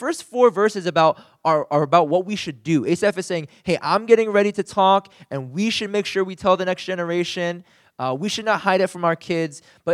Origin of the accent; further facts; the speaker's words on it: United States; as most of us, I think most of us here, we grew up in America in a pretty individualistic society.